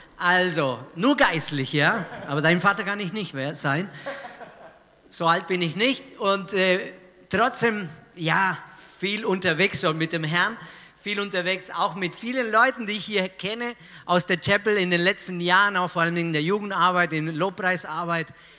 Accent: Regensburg, Bavaria, Germany; es ist eine Herausforderung, genau heute an diesem Sonntag als Regensburger nach Fürth zu kommen.

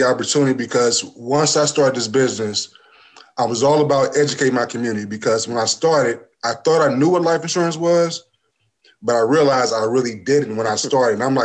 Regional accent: Brooklyn, New York, United States; I was like, no, I'm from Brooklyn. I know New York.

